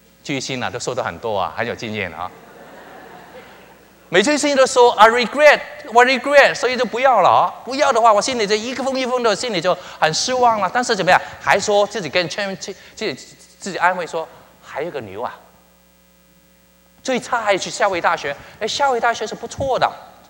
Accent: Hong Kong; moved away as an adult; now in United States; 我在香港长大，在这边读书，香港长大以后，在中文大学读完书以后，就来美国啊，德州大学念博士学位。

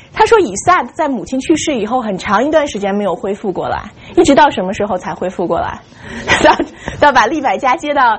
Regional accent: China; 我们中国人有一句话叫节哀啊，

